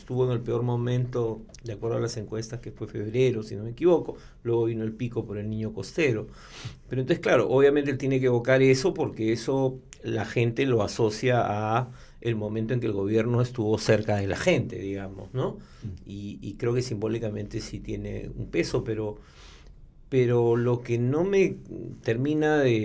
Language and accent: Spanish; Lima, Peru; Yo como limeño digo